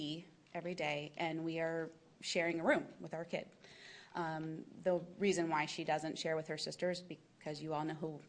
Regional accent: Virginia, United States; I am coming from the Western Loudoun area, and I have lived here since I was 9 years old.

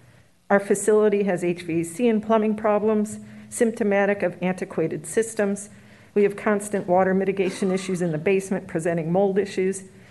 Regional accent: St. Louis, Missouri, United States; I'm from St. Louis, Missouri.

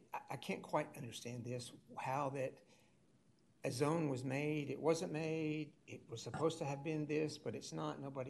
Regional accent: Texas, United States; I'm a Texan. I think use of property is what makes us Texans.

